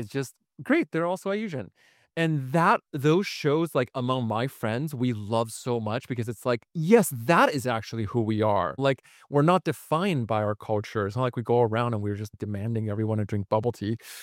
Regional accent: Vancouver, British Columbia, Canada; So where I'm like, oh, I'm from Vancouver.

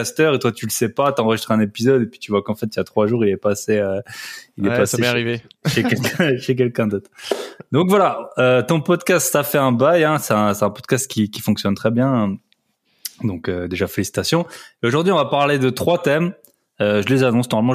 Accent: Grand Est, France; Moi je suis alsacien au départ

